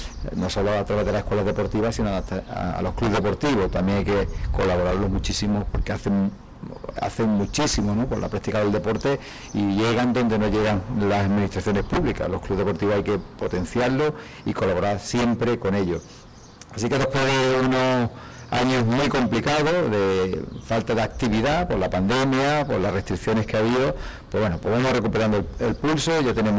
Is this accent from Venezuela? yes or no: no; Benagalbón, Andalusia, Spain; lo he aprendido en la escuela deportiva de mi pueblo, de Benagarbón